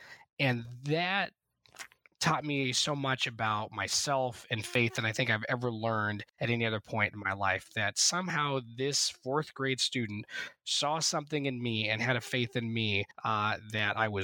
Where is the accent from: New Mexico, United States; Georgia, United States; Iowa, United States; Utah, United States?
Iowa, United States; now in Baltimore, United States; That's me. I'm from Iowa.